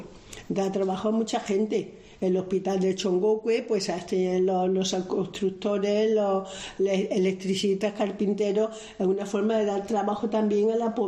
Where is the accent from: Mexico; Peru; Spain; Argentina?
Spain; Córdoba, Andalusia; porque claro, yo soy de Córdoba